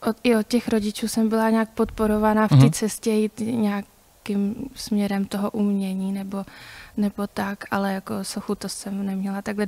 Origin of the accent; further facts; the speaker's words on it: Jaroměř, Hradec Králové Region, Czechia; born there; now in Ostrava, Czechia; Narodila jsem se v Jaroměři.